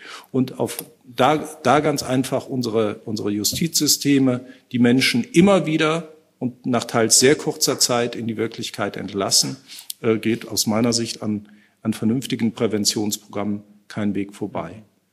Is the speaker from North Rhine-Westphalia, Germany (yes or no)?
yes; North Rhine-Westphalia, Germany; Ich will eins nennen aus meinem Heimatbundesland, aus Nordrhein-Westfalen.